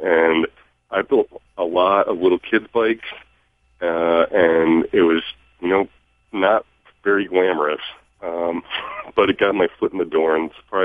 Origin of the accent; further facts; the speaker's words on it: New York, United States; Well, I grew up in upstate New York. And we started out kind of in the suburbs.